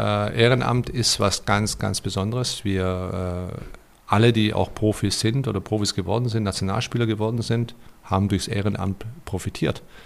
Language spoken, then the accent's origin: German; Stuttgart, Baden-Württemberg, Germany; So war es bei mir. Ich bin in Stuttgart aufgewachsen.